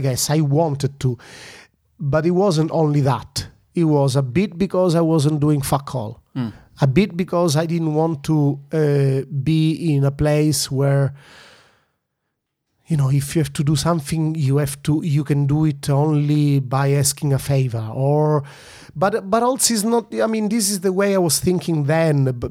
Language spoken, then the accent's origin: English; Sicily, Italy; also born or lived in London; I was born here, I come from Sicily, but I'm not only a Sicilian, I'm a citizen of the world